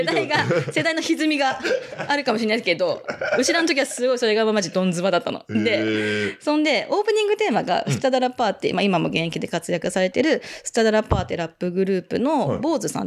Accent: Hiroshima, Japan; moved away as an adult; now in Tokyo, Japan; 地元広島で東京に上京してきたんですけど

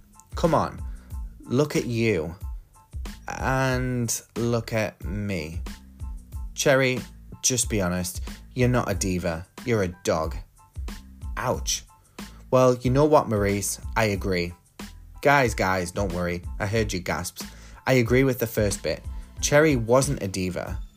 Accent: United Kingdom; came to my home country, the UK.

